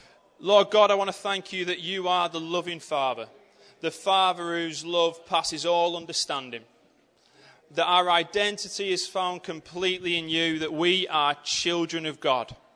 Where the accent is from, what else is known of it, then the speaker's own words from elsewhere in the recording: Bolton, North West England, United Kingdom; and I'm from Bolton.